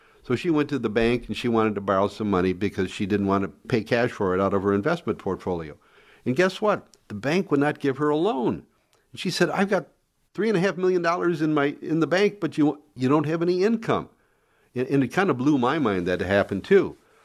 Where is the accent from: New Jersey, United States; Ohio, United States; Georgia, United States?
Ohio, United States; Cleveland; also born or lived in Cincinnati; But I was born and raised in Ohio and Cleveland and lived in Cincinnati for 32 years